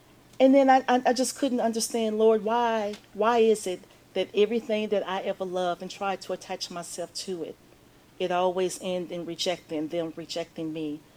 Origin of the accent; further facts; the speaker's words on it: Nashville, Tennessee, United States; I grew up in West Nashville, been in ministry basically all of my life.